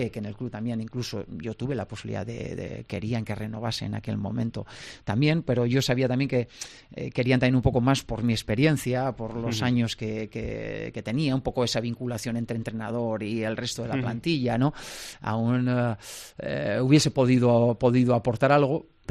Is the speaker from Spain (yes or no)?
yes; Navarre, Spain; estoy bien orgulloso de ser navarro y por qué no, como buen navarro, sería un privilegio, ya digo, un día poder entrenar a Osasuna.